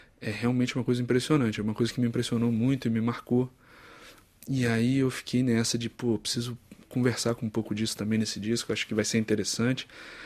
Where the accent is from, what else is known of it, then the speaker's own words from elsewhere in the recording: Brasília, Federal District, Brazil; Uma em parceria com amigos queridos de Brasília, de onde eu venho.